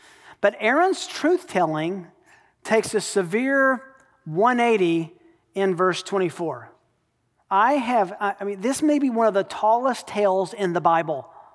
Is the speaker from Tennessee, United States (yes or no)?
yes; Tennessee, United States; I grew up in Tennessee, and where I grew up, there were lots of fields around.